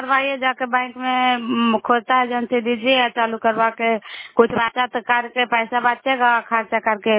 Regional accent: Nalanda, Bihar, India; नालंदा जिला कराय ब्लॉक मकराता पंचायत के निवासी हूँ।

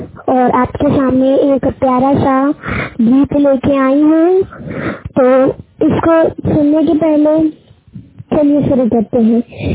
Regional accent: Phulpari, Madhya Pradesh, India; मेरा गांव है फुलपरी और मेरा जिला सतना मध्य प्रदेश।

